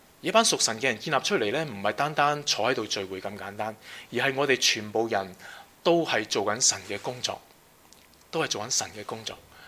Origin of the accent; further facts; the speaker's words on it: Hong Kong; 我们香港人呢，我们分秒必争的嘛，时间很宝贵